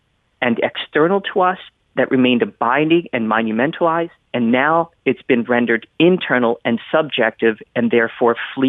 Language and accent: English; United States; I'm also a …, and I'm an American.